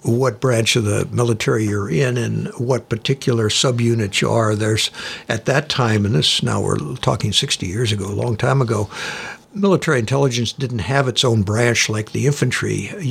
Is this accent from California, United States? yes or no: yes; Sacramento, California, United States; Grew up in what was a much smaller town called Sacramento, California, and I'm a third-generation Sacramentan. Stayed there through high school and then went to the University of California, Berkeley for 4 years. Haven't been back to Sacramento to live since then.